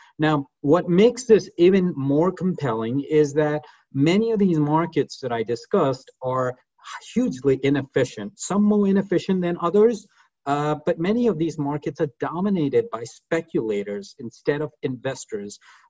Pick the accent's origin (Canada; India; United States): India; I grew up in India, but I've been trained outside. And then, you know, I've spent the bulk of my professional career, about 15 years in Asia, predominantly in Hong Kong and Singapore.